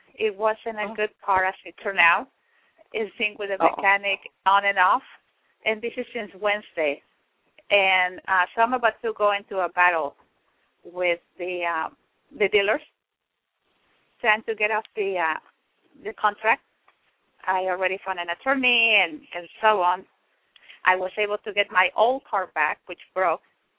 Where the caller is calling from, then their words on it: San Jose, California, United States; I'm calling you from San Jose, California.